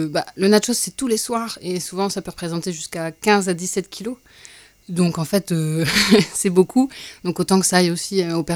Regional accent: Amiens, Hauts-de-France, France; born there; also born or lived in Quebec; je me suis demandé si à Amiens, ma ville de cœur, ma ville de naissance, est-ce que c'était la même chose?

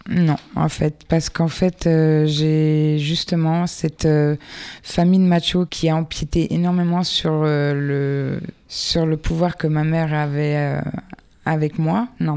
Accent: Brittany, France; donc j'ai 31 ans, je viens de Bretagne

